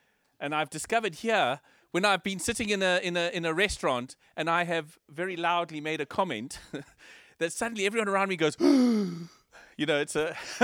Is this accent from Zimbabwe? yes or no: yes; Zimbabwe; now in United Kingdom; but I came from Zimbabwe. And when I got here, I realized this is not Zimbabwe.